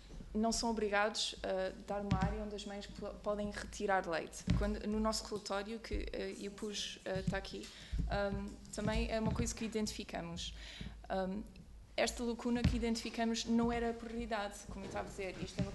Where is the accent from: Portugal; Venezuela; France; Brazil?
Portugal; born there; nasci em Portugal